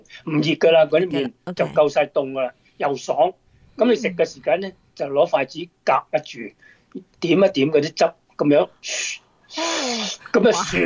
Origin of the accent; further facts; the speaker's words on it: China; 我哋中國人係叫涼拌麵啦